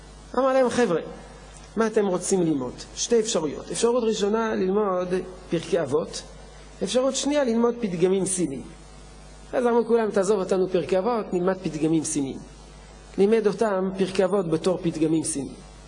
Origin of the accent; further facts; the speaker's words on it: France; אני גדלתי בצרפת, למדתי בבית ספר צרפתי יהודי, בית ספר יהודי צרפתי